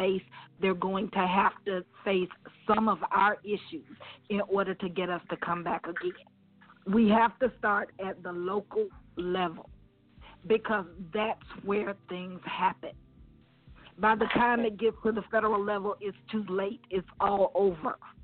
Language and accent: English; Atlanta, Georgia, United States; I am from Metro Atlanta.